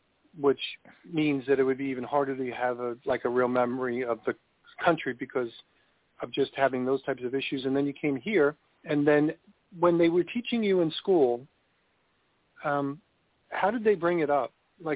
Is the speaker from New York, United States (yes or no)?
yes; New York, United States; I grew up in New York, not in New York City, but I went to the city often enough, obviously.